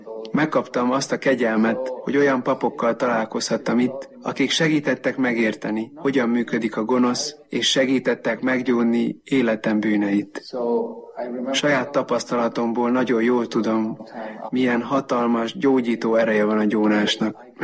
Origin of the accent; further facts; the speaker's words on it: Bolzano, Trentino-Alto Adige, Italy; szervez zarándoklatot a szülővárosunkból, Bolzánóból, Medjugorjéba